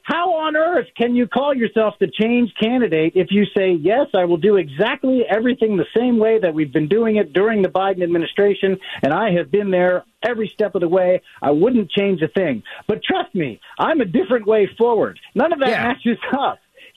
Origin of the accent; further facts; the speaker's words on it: Pennsylvania, United States; The Phillies are my auxiliary team. I grew up in Delaware County, and I'm sorry to.